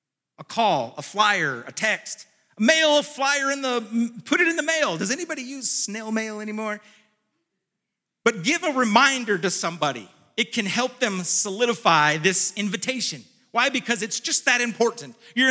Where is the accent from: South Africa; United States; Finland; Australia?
United States; California; I was even treated like an outsider because I was from California.